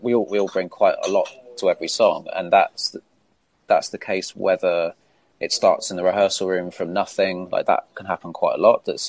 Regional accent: Isle of Wight, South East England, United Kingdom; we're all from the Isle of Wight

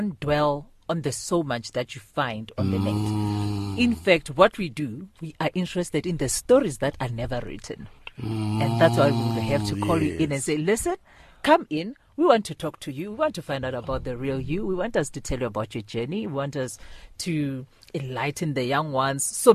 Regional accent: Seshego, Limpopo, South Africa; I grew up in Seshego.

